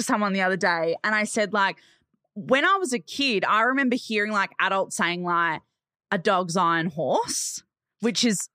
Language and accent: English; Australia; Yeah. I'm Aussie hip hop version of me.